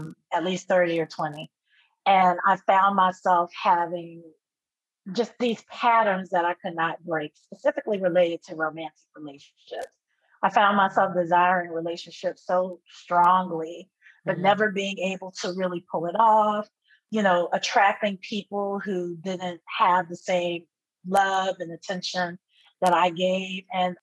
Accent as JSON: {"language": "English", "town": "Atlanta", "region": "Georgia", "country": "United States", "tie": "born or raised there", "said": "I am just a Southern girl born and raised in Atlanta, Georgia."}